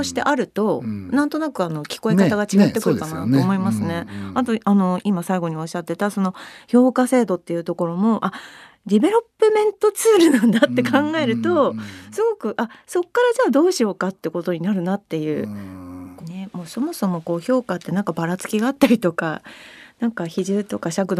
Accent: Akita, Japan; 自分のふるさとの秋田県で、800人ほどのお客さんを、お迎えして朗読会終わりました

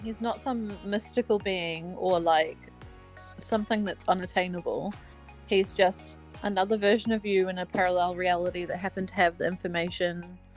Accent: New Zealand; I'm from New Zealand. Well, that's

